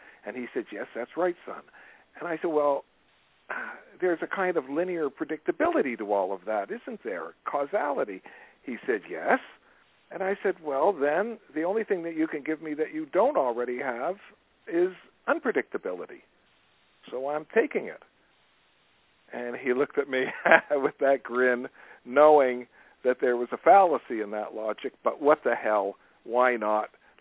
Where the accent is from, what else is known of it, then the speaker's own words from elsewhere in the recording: Montreal, Quebec, Canada; I grew up in Montreal.